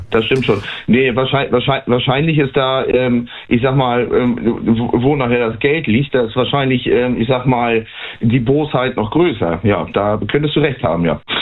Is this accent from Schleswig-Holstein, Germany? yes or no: yes; Schleswig-Holstein, Germany; Schleswig-Holstein.